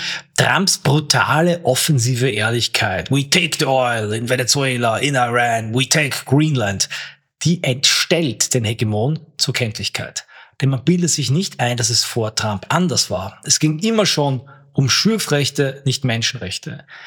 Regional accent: Austria; Dennoch aber frage ich mich als Österreicher

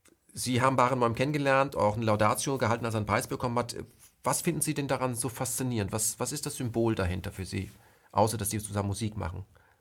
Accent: Germany; Ich frage mich dann immer als ein Deutscher, auch mit iranischen Wurzeln, aber auch mit jüdischen Wurzeln im Iran, aber auch mit französischen Wurzeln, und ich habe auch schwedische Wurzeln

